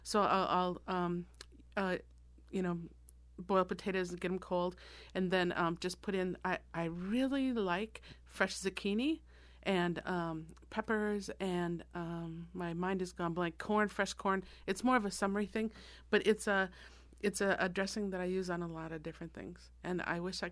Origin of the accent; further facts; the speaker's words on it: Minnesota, United States; Because I'm from Minnesota originally.